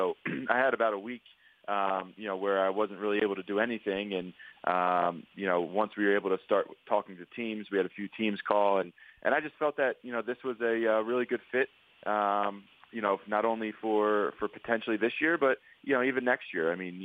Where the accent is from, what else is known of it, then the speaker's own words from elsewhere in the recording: New Jersey, United States; And, you know, going to school in Staten Island and growing up in New Jersey.